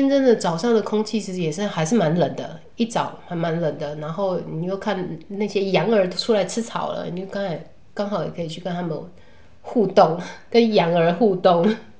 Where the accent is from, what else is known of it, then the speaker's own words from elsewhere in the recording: Taiwan; 告诉他们说我们来自台湾，台湾在这里